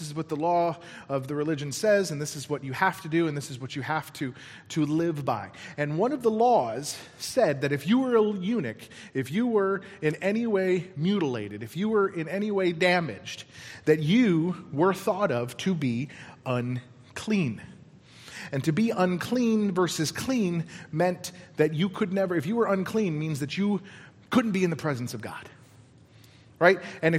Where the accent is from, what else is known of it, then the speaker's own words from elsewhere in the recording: Denver, Colorado, United States; it's the journey that I took from my hometown of Denver to here, right?